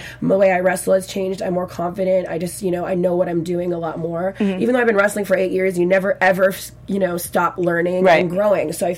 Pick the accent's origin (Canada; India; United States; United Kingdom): Canada; Victoria, British Columbia; first language French; We're from the West Coast. So we're from Victoria.